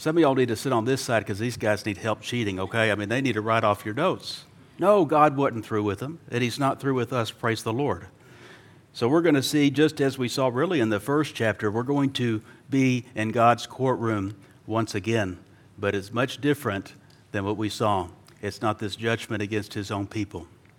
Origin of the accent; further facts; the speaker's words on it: Fort Worth, Texas, United States; lost my hometown of Fort Worth